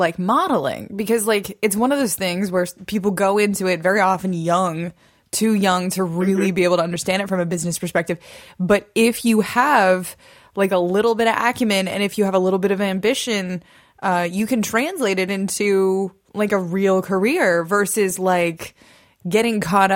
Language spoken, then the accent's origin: English; Midwest, United States; just because, like, I'm from the Midwest.